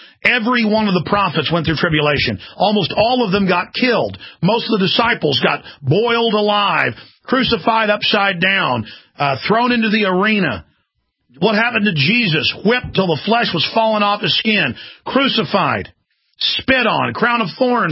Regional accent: Dallas, Texas, United States; I grew up in Dallas, folks. Believe me, I've seen it. I mean, I lived in a middle class, upper middle class neighborhood.

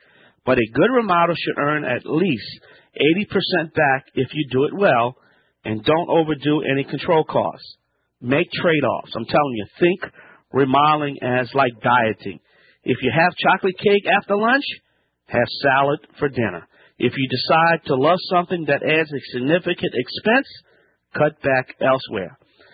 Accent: Louisiana, United States; from the Bayou Land.

